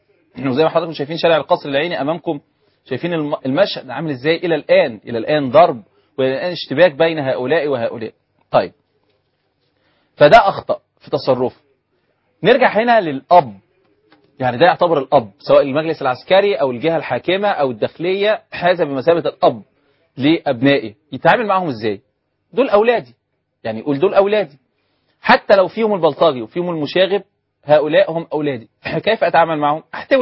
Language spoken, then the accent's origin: Arabic; Egypt; انا كمصري